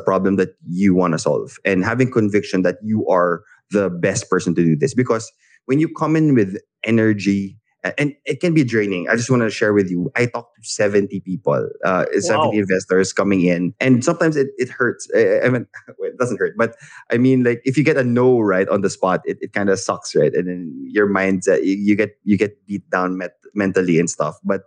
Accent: Philippines; you're building this for the Philippines. I'm a Filipino founder.

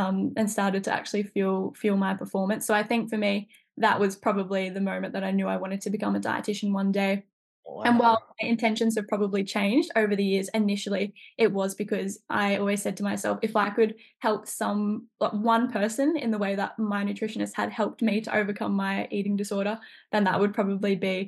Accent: Gold Coast, Queensland, Australia; But I think a big part of it for me is sport. I grew up on the Gold Coast in Queensland. I got one brother, he did soccer.

